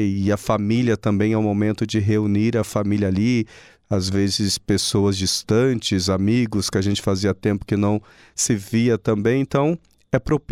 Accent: Itapeva, São Paulo, Brazil; now in Xaxim, Brazil; eu fui ordenado na minha cidade natal, né, Itapeva

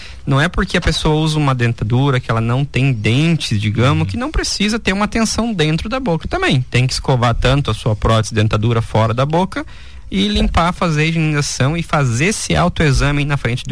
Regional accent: Paraná, Brazil; now in Xaxim, Brazil; Eu e minha esposa somos os dentistas, nós viemos do Paraná.

